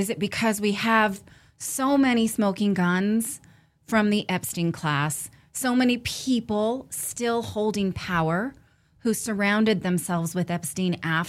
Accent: California, United States; I'm from California, so people don't want to hear that I didn't support Kamala Harris

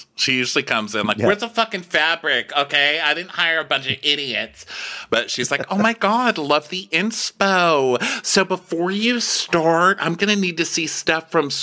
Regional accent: Texas, United States; I'm just from Texas. So like, I didn't even know it was a career.

